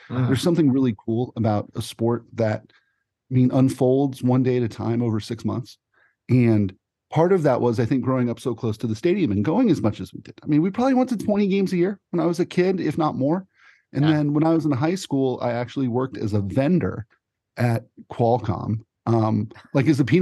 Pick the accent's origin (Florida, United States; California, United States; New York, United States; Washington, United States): California, United States; San Diego; I grew up in Del Cerro, you know, probably 5 minutes from Jack Murphy.